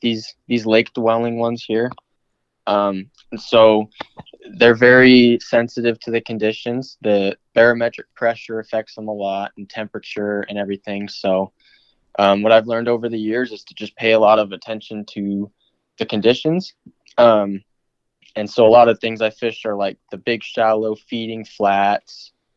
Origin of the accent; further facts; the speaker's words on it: New Mexico, United States; born there; also born or lived in Arizona / Alaska; I was born in New Mexico. And then all growing up, we just kind of bounced back and forth between Arizona and Alaska multiple times.